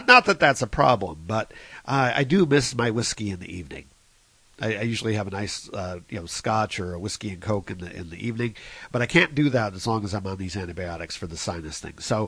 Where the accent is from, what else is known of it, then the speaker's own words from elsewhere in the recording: Cleveland, Ohio, United States; he is a well-known citizen of my hometown, Cleveland, Ohio.